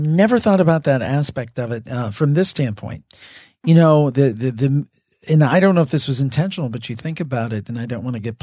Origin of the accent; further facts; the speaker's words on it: Cleveland, Ohio, United States; I mean, I'm from Cleveland, so, you know, the river was on fire almost 50 years ago, and we don't hear the end of it.